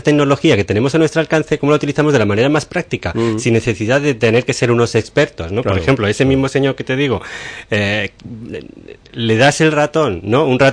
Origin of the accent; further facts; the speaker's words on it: Spain; Yo, como español